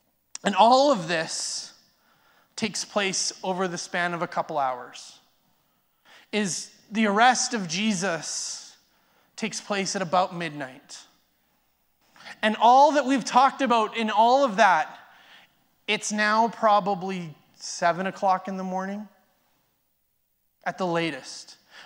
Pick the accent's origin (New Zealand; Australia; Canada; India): Canada; Airdrie, Alberta; I remember growing up in Airdrie